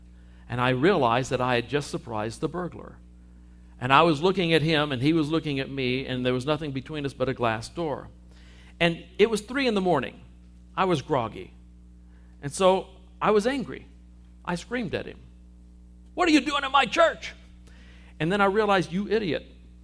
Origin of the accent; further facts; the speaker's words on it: Texas, United States; I'm sorry, I didn't grow up in West Virginia. I don't like camping. I grew up in Texas.